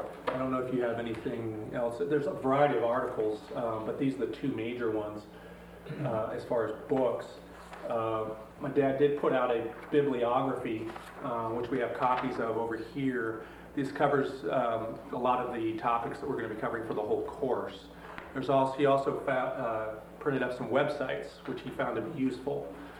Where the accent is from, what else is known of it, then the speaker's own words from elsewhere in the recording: Corvallis, Oregon, United States; who are both from Oregon, my hometown, Corvallis, Oregon.